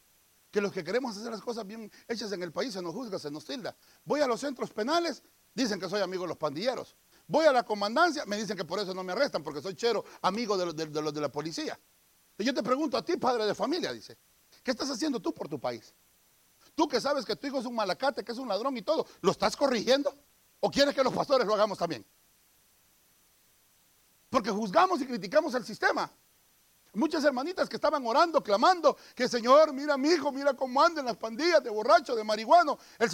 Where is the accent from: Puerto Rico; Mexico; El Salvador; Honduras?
El Salvador; Allá en mi tierra decimos, hay un dicho muy salvadoreño que dice, pirichi con garrote.